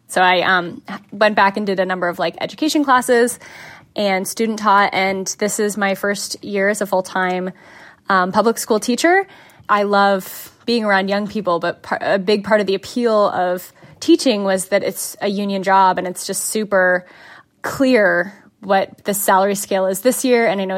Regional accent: Midwest, United States; now in Columbus, United States; When I graduated from college, I moved to New York from the Midwest, and I was interested in being where the arts were.

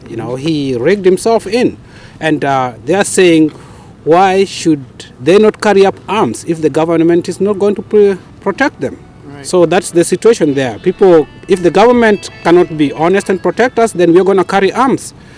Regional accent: Kenya; I'm a Kenyan first, and it doesn't matter which tribe I come from

